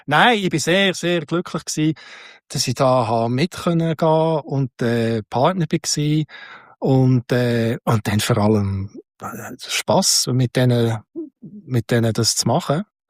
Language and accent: German; Bern, Switzerland; ja, Freiburg und ich bin mehr Bern.